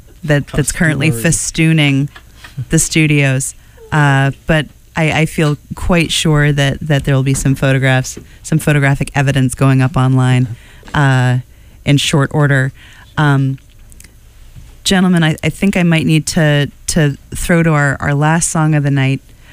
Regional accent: New Hampshire, United States; Because I am also from Southern New Hampshire, so I'm aware of the importance of metal to our people.

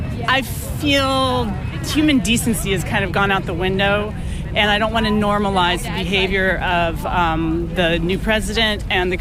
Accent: Orlando, Florida, United States; I'm from Orlando, Florida.

